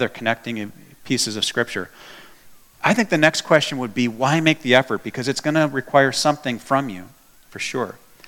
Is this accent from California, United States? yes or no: no; Texas, United States; I mean, we're from Texas, right?